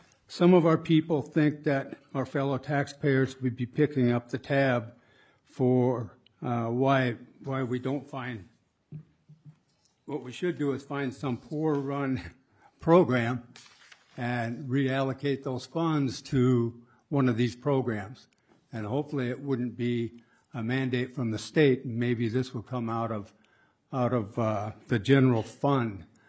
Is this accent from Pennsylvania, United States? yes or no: no; Minnesota, United States; I'm from Morrison County, and I'm here today as a disabled veteran.